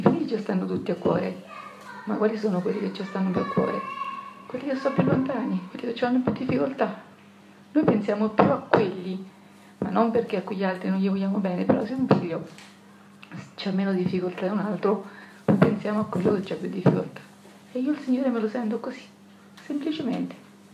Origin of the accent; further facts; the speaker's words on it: Marche, Italy; vengo dalle Marche.